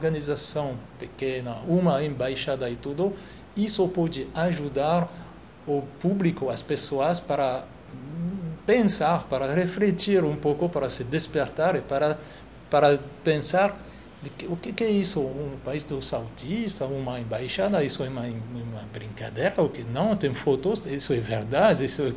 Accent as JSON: {"language": "Portuguese", "country": "France", "second_language": "Portuguese", "lives_now": "Rio de Janeiro, Brazil", "said": "Eu sou francês. Eu moro aqui no Rio de Janeiro há 3 anos."}